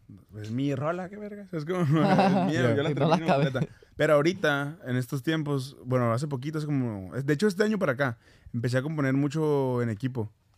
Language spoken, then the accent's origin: Spanish; Sinaloa, Mexico; pues yo soy mexicano, yo soy de Sinaloa, un poco ignorante